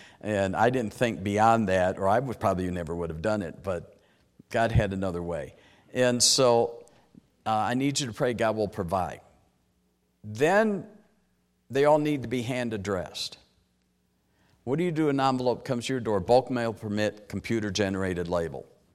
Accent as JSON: {"language": "English", "town": "Detroit", "region": "Michigan", "country": "United States", "tie": "born or raised there", "said": "And I grew up in Detroit. I know what gunfire sounds like."}